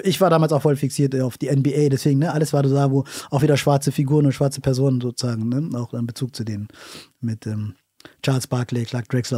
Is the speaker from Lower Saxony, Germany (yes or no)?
yes; Hanover, Lower Saxony, Germany; born or raised there; also born or lived in Bothfeld